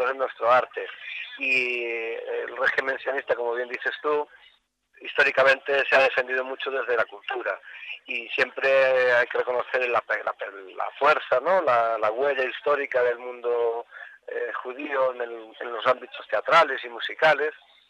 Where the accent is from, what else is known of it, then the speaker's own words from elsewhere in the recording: Lugo, Galicia, Spain; que soy de Lugo, un chaval de Lugo que es payaso